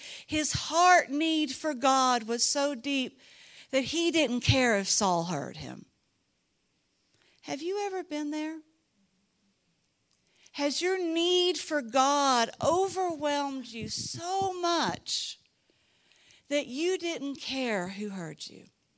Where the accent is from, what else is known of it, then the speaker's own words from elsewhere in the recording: Dallas, Texas, United States; Just want you to know I came from Dallas.